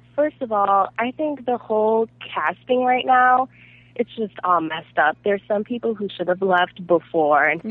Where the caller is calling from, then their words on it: East Coast, United States; I am calling from the East Coast.